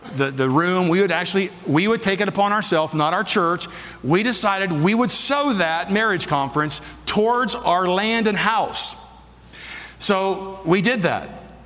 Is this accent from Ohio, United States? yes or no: yes; Ohio, United States; It's just growing up in Ohio, they have big barns.